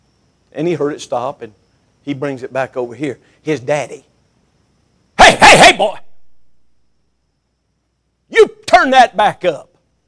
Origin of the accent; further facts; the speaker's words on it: Winston-Salem, North Carolina, United States; I grew up in South Fork off of Country Club Road in Winston-Salem for a portion of my growing up years after my adopted dad come into my world.